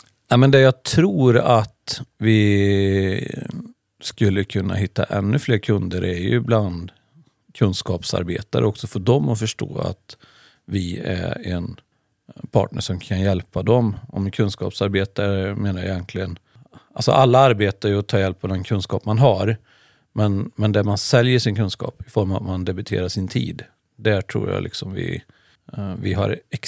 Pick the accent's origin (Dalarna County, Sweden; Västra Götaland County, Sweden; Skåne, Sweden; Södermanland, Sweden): Västra Götaland County, Sweden; Tidaholm; Nej, jag är uppväxt i Tidaholm och läste samhällsekonomi på gymnasiet.